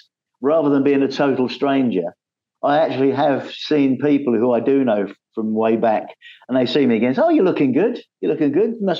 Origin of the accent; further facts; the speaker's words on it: London, United Kingdom; now in England; I live out of London now, although I was born and brought up in London.